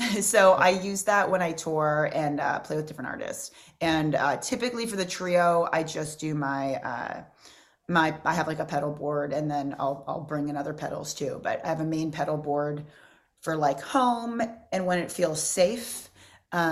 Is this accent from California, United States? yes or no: yes; Hermosa Beach, California, United States; I grew up near the Lighthouse down in Hermosa Beach.